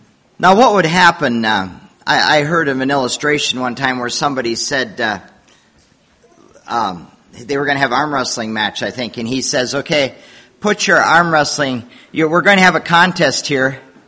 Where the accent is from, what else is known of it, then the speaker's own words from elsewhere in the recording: Wisconsin, United States; Tom is actually from Lancaster, Pennsylvania area, and I'm from Wisconsin.